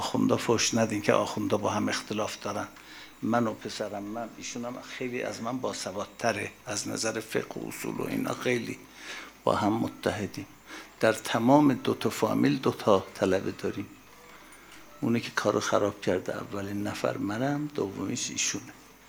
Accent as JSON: {"language": "Persian", "country": "Iran", "accent": "Turkish", "said": "میدونی که ما ترکیم، از لهجه‌ام معلومه"}